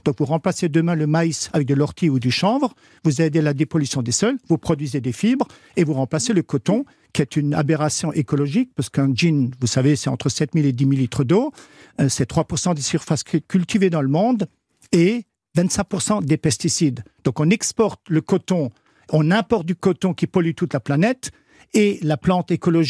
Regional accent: Grand Est, France; accent: Alsatian; on est français, on le revendique, un petit peu alsacien également, comme vous l'entendez certainement à l'accent

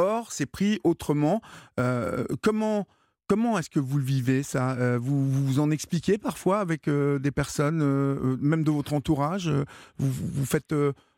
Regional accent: Évreux, Normandy, France; born there; je suis né à Évreux, qu'est-ce que vous voulez, j'ai mes amis à Évreux, donc ce sont mes racines

